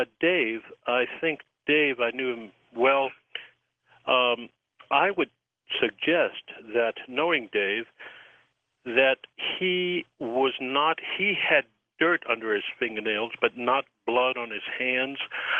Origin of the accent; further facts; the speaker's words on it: New Orleans, Louisiana, United States; I was born and raised in New Orleans, born in Charity Hospital.